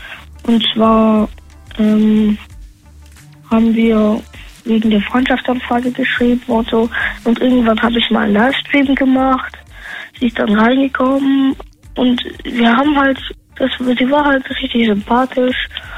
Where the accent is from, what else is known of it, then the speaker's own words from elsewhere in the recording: Heidenheim, Baden-Württemberg, Germany; Aus Heidenheim.